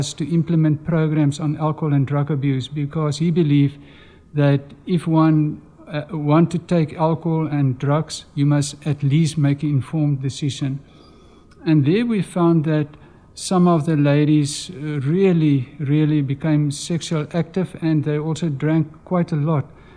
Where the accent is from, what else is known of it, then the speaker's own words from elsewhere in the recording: Franschhoek, Western Cape, South Africa; also born or lived in Alberton; myself in Franschhoek. Although I have been born in Alberton, but my mother and father, they brought me down in a little shoebox. So I grew up in Franschhoek on a farm.